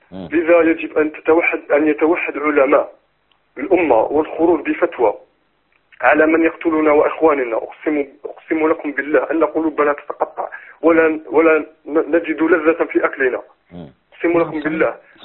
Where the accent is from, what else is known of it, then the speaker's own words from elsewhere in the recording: Algeria; وأنا مواطن من الجزائر